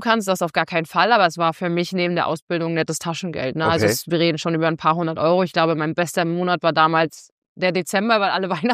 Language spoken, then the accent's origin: German; Rostock, Mecklenburg-Vorpommern, Germany; Und natürlich gerade in meiner Heimatstadt in Rostock, da wurde natürlich sich das Maul zerrissen.